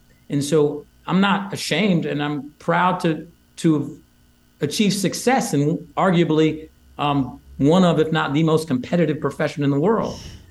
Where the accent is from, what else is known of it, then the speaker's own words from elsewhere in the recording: Iowa, United States; born there; You know, I was born in Iowa.